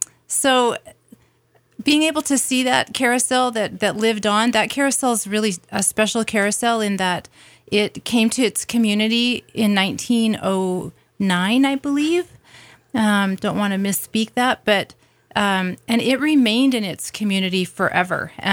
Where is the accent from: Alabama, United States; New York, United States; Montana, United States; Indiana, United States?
Montana, United States; Butte; I grew up in Butte, Montana, and there was a carousel there at this beautiful place called the Columbia Gardens that some people may still remember.